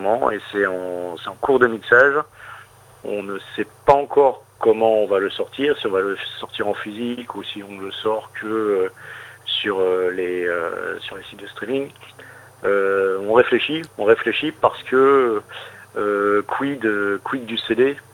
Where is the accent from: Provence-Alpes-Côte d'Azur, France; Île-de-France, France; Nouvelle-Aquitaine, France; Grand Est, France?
Grand Est, France; Moi, je suis des Ardennes.